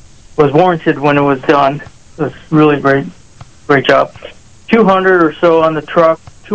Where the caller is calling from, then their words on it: Wyoming, United States; from Wyoming.